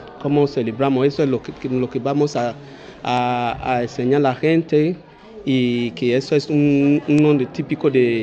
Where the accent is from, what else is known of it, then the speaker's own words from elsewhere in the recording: Edo, Nigeria; Spanish is a second language; Somos de Edo, porque ahí como hay mucho lengua en Nigeria, y mucho idioma, mucho tribu, así que de nosotros se llama Edo.